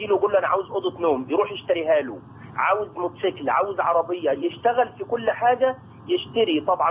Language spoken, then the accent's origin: Arabic; Luxor, Luxor Governorate, Egypt; انا من الاقصر.